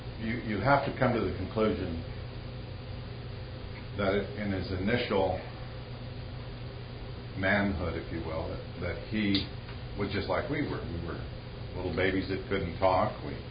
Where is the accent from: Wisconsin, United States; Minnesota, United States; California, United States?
Minnesota, United States; And I'm from Minnesota, and I can assure you that some of those lakes, it takes three minutes to say the name